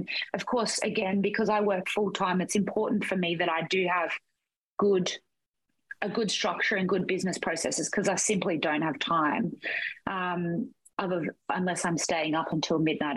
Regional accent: New South Wales, Australia; also born or lived in Canberra; I am originally from New South Wales, lived in Canberra for the last 10 years, and then have been in Queensland now for 2.

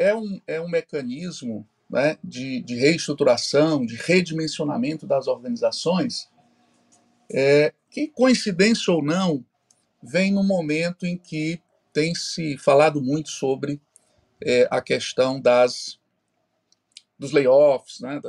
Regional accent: Fortaleza, Ceará, Brazil; Sou do Ceará, terra da luz, Fortaleza, terra da luz.

